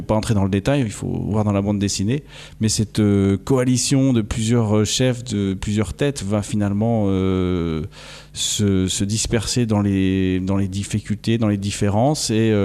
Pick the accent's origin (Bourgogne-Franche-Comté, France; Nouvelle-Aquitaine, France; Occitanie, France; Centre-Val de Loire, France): Bourgogne-Franche-Comté, France; now in Burgundy, France; Je suis originaire de Franche-Comté, je vis actuellement en Bourgogne.